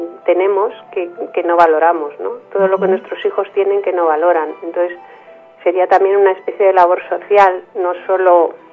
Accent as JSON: {"language": "Spanish", "country": "Spain", "said": "la ONG es española, nuestros miembros somos españoles."}